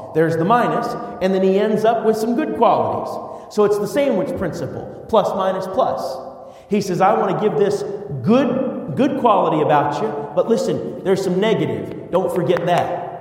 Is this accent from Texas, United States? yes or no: no; Minnesota, United States; I am the youngest of five children, and we grew up together in Minnesota